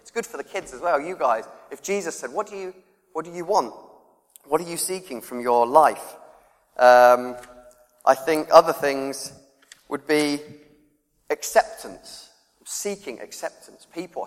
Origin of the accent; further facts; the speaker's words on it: Reading, South East England, United Kingdom; I'm from Reading, I should say in it.